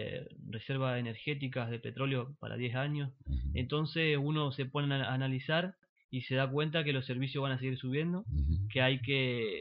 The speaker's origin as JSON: {"language": "Spanish", "town": "Concordia", "region": "Entre Ríos", "country": "Argentina", "said": "Claro, claro. Más allá de, bueno, que soy de Concordia"}